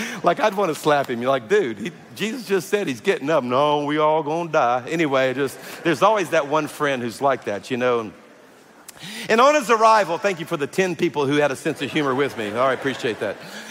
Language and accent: English; Louisiana, United States; because I'm from South Louisiana, I have a sense of humor.